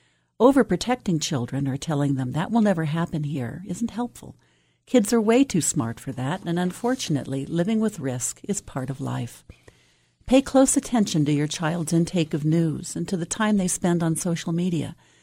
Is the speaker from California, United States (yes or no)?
yes; Los Angeles, California, United States; I grew up in Los Angeles with the Watts riots and the Manson family murders. I still remember the summer we first began locking our doors and wondering if we were safe in our neighborhood.